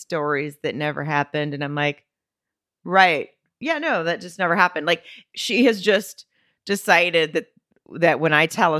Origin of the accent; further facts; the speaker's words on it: Arkansas, United States; And I'm like, I'm from Arkansas. This is my first exposure to like any kind of outdoor rave type party. Most I had done is like drink beer by a creek.